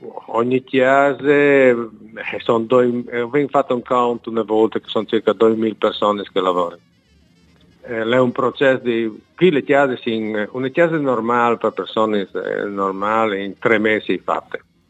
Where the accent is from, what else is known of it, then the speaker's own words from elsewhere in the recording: United States; Italian is a second language; moved away as an adult; Allora, io ho quasi 50 votanti e sono dagli Stati Uniti